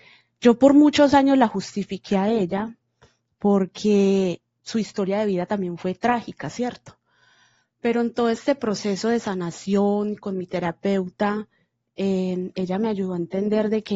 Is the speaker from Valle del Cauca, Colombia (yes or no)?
no; Medellín, Antioquia, Colombia; born there; Yo nací en Medellín, Colombia. No vengo de una familia de dinero ni nada por el estilo.